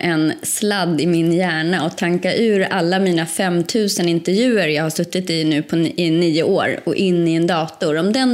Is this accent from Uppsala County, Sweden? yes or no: yes; Kerstinbo, Uppsala County, Sweden; Jag är uppvuxen i en liten skruttig landsort, 15 mil norr om Stockholm. Där varannan invånare var en älg, och det är myggtätast i hela Sverige. Det är otroligt billiga hus där. Ingen vill köpa hus där. Det är så mycket mygg. Det heter Kerstinbo.